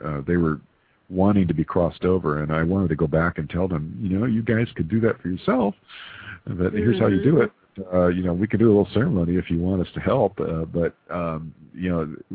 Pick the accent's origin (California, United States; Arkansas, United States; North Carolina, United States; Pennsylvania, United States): California, United States; Paradise; I grew up in near Paradise, California, which is, you know, it made the news when it nearly burned down a couple of years ago